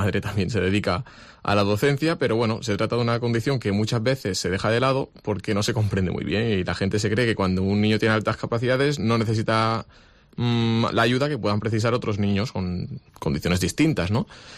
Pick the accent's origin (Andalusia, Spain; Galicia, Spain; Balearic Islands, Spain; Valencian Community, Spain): Valencian Community, Spain; Gandia; now in Castellón, Spain; soy un chico de Gandía que estudia en Castellón